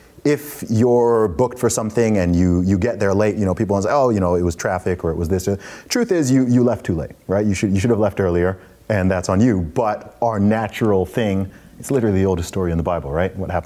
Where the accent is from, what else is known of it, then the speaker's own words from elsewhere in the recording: United Kingdom; I went back to my hometown, and I came out at the train station.